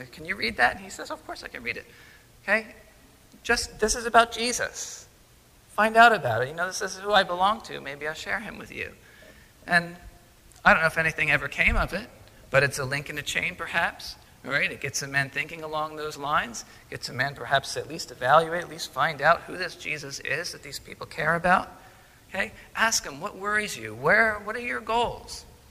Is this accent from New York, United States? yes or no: yes; New York, United States; I grew up in upstate New York.